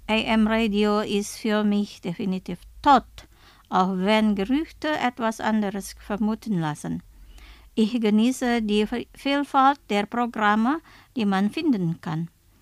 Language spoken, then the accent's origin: German; Denmark, Western Australia, Australia; Mein Heimatort ist eine kleine Stadt namens Denmark. Das liegt ganz unten an der Südküste von Western Australia.